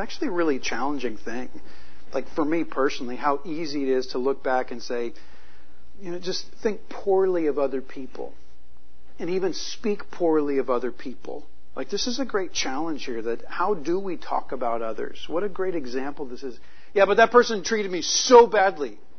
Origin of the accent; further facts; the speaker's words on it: United States; I say our eyes, and I'm saying this as an American.